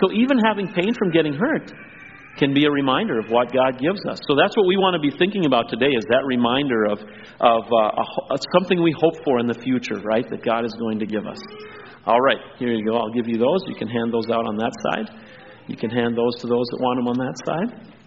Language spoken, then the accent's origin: English; Mexico; when I grew up in Mexico, at the market or in stores nearby, a lot of things were sold by weight